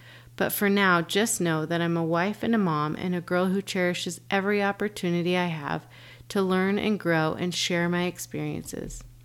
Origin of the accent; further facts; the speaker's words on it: Dallas, Texas, United States; To start with, I'm a Jewish Mormon, figure that one out, born and raised in Dallas, Texas.